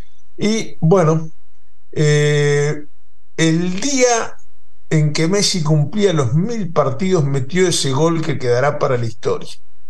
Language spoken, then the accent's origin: Spanish; Uruguay; como uruguayo, saludar a Argentina